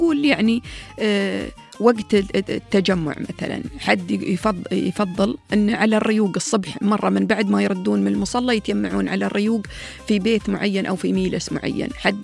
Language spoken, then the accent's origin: Arabic; United Arab Emirates; شو نسمي العياد هذه عندنا في الإمارات